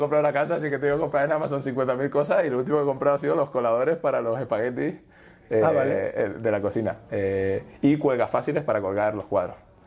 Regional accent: Las Palmas, Canary Islands, Spain; De Las Palmas, tengo, he vivido siempre a las afueras de Las Palmas, en Tafira, ¿no? Y después también tenemos una casita pequeña en el sur, en Pasito Blanco

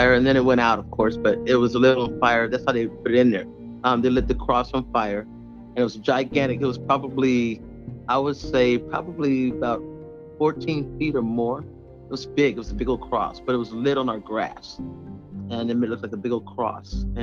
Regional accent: United States; My ancestors are from Africa, but I wasn't born in Africa. I'm an American. I'm a full-blown American.

